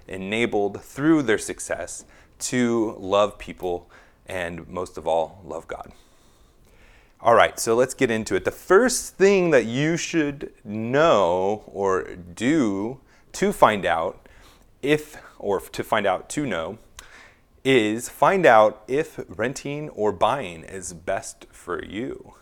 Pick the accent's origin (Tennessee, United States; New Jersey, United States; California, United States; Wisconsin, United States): California, United States; Well, I'm from California and I live in Hawaii now